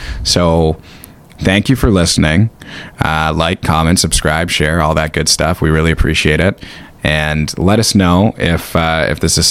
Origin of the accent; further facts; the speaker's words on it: Canada; But as a Canadian, I'm terrified of how many rights, and in particular property rights, we have continued to lose under this federal government.